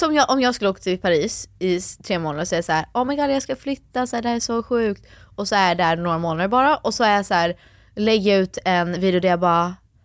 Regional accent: Sweden; vi är ju svenskar och som pratar engelska.

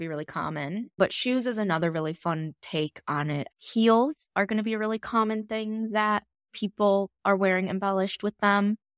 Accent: Chicago, Illinois, United States; And I'm a Chicagoan, as many people know.

